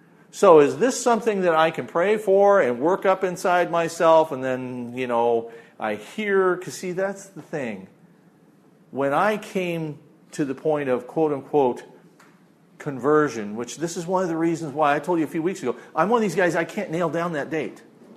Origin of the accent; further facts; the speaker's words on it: Prescott, Arizona, United States; Okay, so I'm from Prescott, Arizona, and I walk into this room and I hear a guy speaking English from deep south Louisiana.